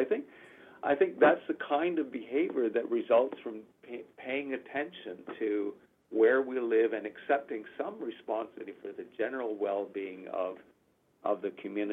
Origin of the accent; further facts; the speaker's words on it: Canada; born there; The decision of why I was born in Canada